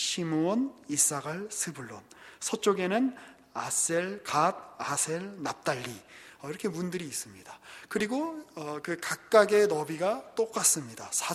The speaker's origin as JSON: {"language": "Korean", "region": "Seoul", "country": "South Korea", "tie": "born or raised there", "said": "저도 이제 서울에서 계속 학교를 다니고 이 근방에서 나고 자랐기 때문에"}